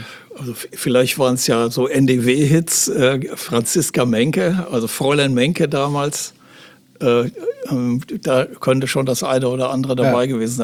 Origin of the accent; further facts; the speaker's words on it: Aachen, North Rhine-Westphalia, Germany; ich war ja 78, noch zu Kran-Zeiten, war ich bereits in Hamburg, habe aber damals noch immer zwischen meiner Heimatstadt Aachen und Hamburg gewechselt